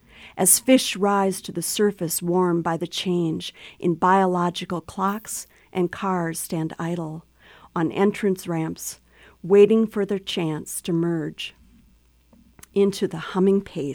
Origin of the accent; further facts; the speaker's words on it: Minneapolis, Minnesota, United States; So we'll be traveling, since I am from Minneapolis, we'll be doing some book readings at bookstores there